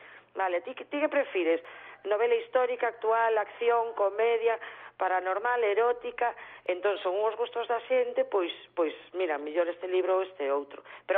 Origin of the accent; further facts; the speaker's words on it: Galicia, Spain; xa se ve que somos galegas.